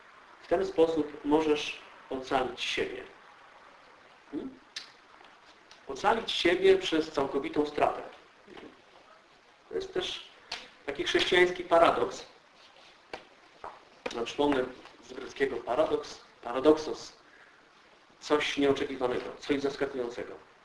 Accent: Głogów, Lower Silesian Voivodeship, Poland; Ja pochodzę z parafii redemptorystów z Głogowa i kościół, w którym ja się wychowywałem, jest kościołem pod wezwaniem świętego Klemensa.

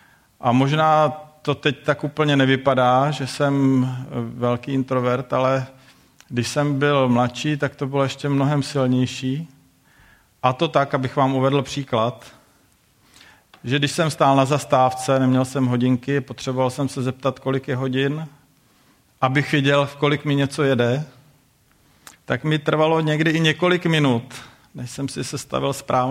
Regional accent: Hradec Králové, Hradec Králové Region, Czechia; A později jsem vyrostl jsem v Hradci, ale pak jsem šel do Prahy na vysokou školu

